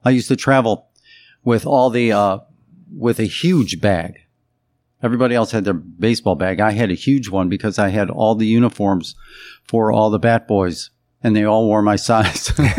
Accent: Chicago, Illinois, United States; Like, I grew up in Chicago

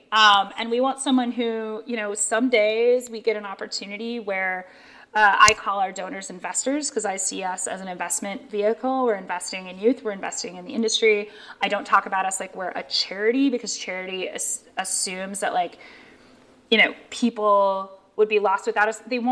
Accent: Midwest, United States; moved away as an adult; now in New York, United States; I'm a Midwesterner that transitioned into an adult as a New Yorker. So I've got that mindset.

